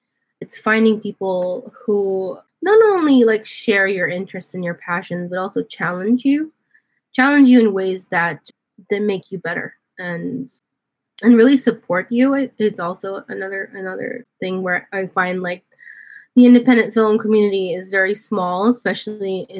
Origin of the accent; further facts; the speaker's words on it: Brooklyn, New York, United States; And I'm from Brooklyn, and we did a lot of work here.